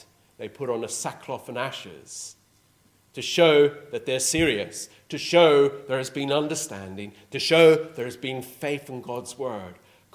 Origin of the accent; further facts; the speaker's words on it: Ireland; but you know, I'm Irish.